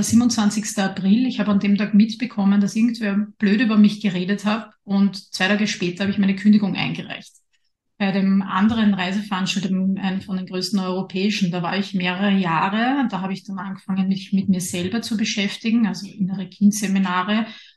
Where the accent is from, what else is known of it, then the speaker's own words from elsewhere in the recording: Lower Austria, Austria; now in Vienna, Austria; ich bin ja in Niederösterreich aufgewachsen, da war ich dann auch lange Zeit dabei, bevor mich mein Weg dann nach Wien geführt hat.